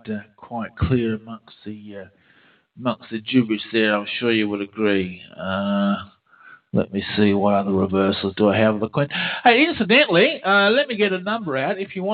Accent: Australia; being an Australian, I'm a royalist.

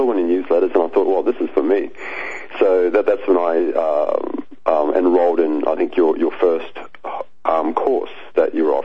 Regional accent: Australia; now in Gold Coast, Australia; Yeah, so it's my hometown. I'm back here, living on the Gold Coast. Been here for a few years now.

